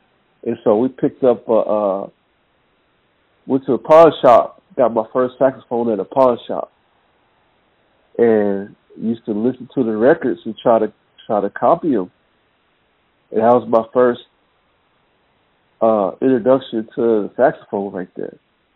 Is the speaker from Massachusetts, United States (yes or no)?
no; Dallas, Texas, United States; So, yeah, born and raised in Dallas.